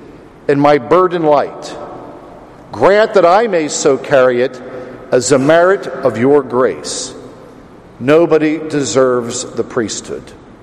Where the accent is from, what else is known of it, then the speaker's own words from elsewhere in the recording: Pennsylvania, United States; I'm from Pennsylvania. That Pennsylvania Grand Report is sickening.